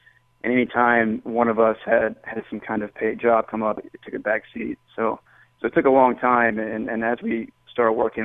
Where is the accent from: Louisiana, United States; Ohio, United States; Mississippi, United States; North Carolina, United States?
Louisiana, United States; Baton Rouge; also born or lived in Atlanta; now in New Orleans, United States; I mean, I grew up in Baton Rouge and did not know a lot about New Orleans. I've been here now for 6 years and quickly fell in love with the city, especially after Atlanta